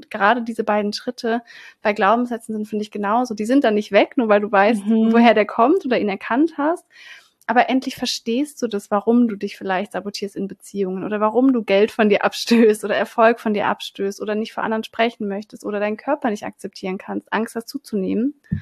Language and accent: German; Southern Germany, Germany; ich bin ja in Süddeutschland auf dem Dorf aufgewachsen